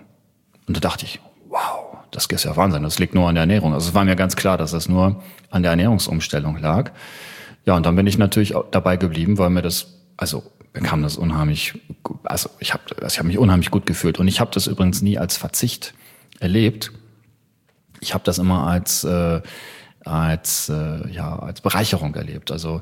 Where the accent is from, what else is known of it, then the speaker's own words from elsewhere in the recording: North Rhine-Westphalia, Germany; ich bin in Westfalen groß geworden.